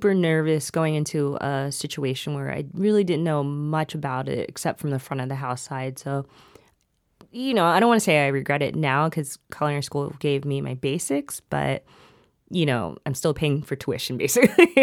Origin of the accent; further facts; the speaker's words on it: Florida, United States; I grew up in Florida. Uh-huh. My parents are originally from Thailand, first generation.